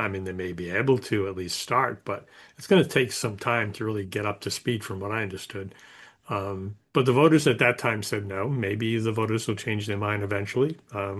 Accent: Rhode Island, United States; now in Massachusetts, United States; it was like, okay, this is almost home because I grew up in Rhode Island.

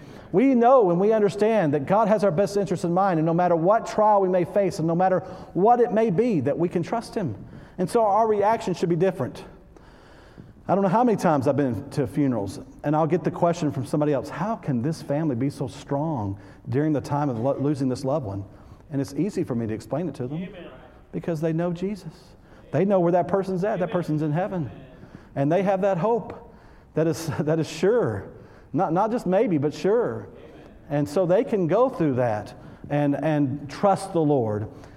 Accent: Texas, United States; Yeah, I'm from Texas. We say yes, ma'am.

